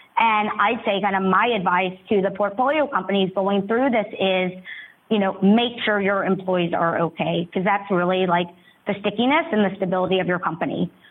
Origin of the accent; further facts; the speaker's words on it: Sandy Springs, Georgia, United States; also born or lived in New York; I was born and raised in Sandy Springs. I love Atlanta. My heart has been in Atlanta. However, in 2001, I actually moved to New York, and I've been in New York really for the last 18 years.